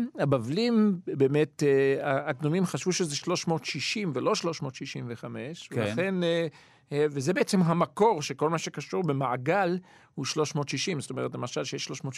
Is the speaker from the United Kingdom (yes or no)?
yes; England, United Kingdom; Hebrew is a second language; אני גדלתי באנגליה, אני למדתי באנגליה לא לפי השיטה העשרונית.